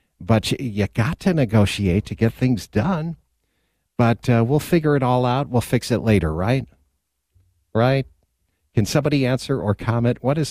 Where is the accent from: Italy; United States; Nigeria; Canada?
United States; New York; moved away; I'm originally from New York, but I left in the 70s.